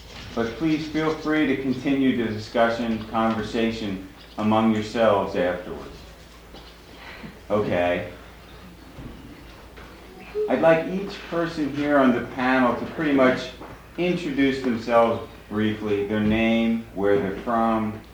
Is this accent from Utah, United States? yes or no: no; Philadelphia, Pennsylvania, United States; I'm also from Philadelphia, Pennsylvania.